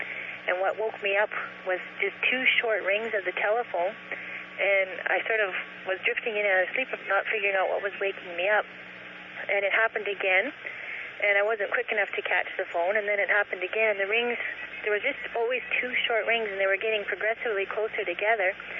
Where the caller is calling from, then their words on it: Kenora, Ontario, Canada; I'm calling from Kenora, Ontario.